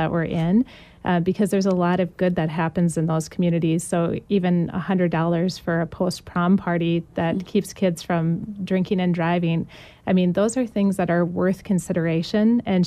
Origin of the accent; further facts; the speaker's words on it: Midwest, United States; So especially growing up in the Midwest, I think our people are incredibly generous here